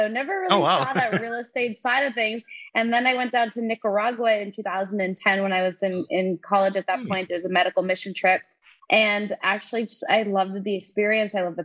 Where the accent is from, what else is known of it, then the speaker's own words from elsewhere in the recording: New York, United States; I'm from New York originally. Our family trips were down to Florida.